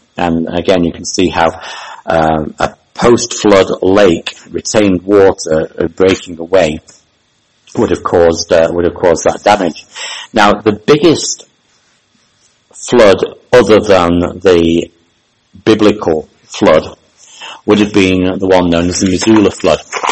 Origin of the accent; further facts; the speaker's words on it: United Kingdom; because I'm from Britain, where you don't have large numbers of big canyons. You know, it's a small island